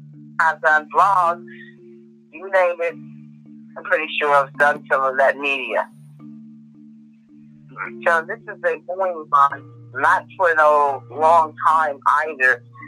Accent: New York City, New York, United States; So I'm a New Yorker, and I love New York, and whenever I go to New York, my peeps, they all are very, very happy to see me.

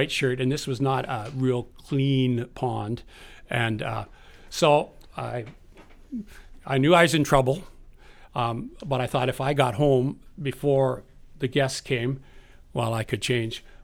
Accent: Prince Rupert, British Columbia, Canada; But anyhow, I grew up in Prince Rupert. Prince Rupert is a town up north.

